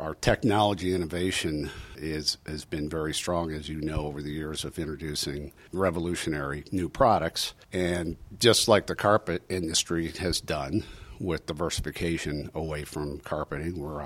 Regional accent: Akron, Ohio, United States; Well, I'm originally from Akron, Ohio

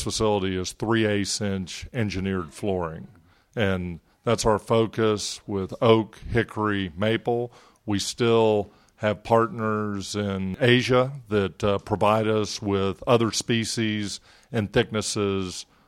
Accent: Florida, United States; It's always super to be in my home state of Florida.

